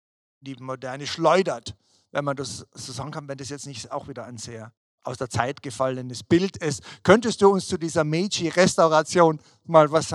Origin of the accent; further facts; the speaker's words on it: Tyrol, Austria; das mich als Tiroler natürlich auch berührt